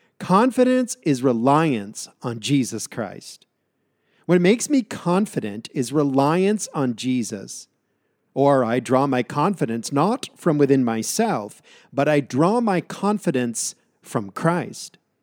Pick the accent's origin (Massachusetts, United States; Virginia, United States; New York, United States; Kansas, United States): Massachusetts, United States; When I was a young man, a boy, growing up in the United States, in Massachusetts, I was severely lacking in confidence.